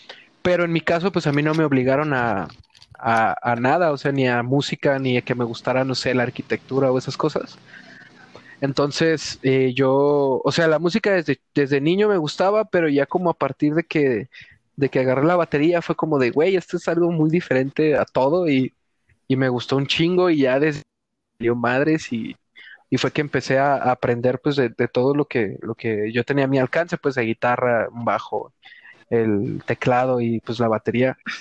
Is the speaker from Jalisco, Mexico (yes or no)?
yes; Guadalajara, Jalisco, Mexico; soy de Guadalajara, tengo 23 años